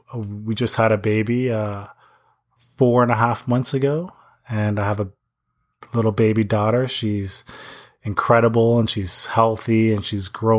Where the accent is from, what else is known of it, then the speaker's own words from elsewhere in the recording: Toronto, Ontario, Canada; And I'm from Toronto, Canada.